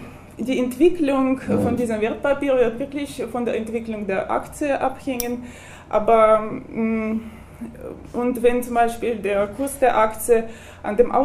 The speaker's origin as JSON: {"language": "German", "region": "Saint Petersburg", "country": "Russia", "second_language": "German", "lives_now": "Karlsruhe, Germany", "said": "wie Sie an meinem Namen vielleicht sehen und an dem Akzent hören, komme ich aus Russland. Ich komme aus St. Petersburg und es ist so eine Kulturstadt, Stadt der Museen."}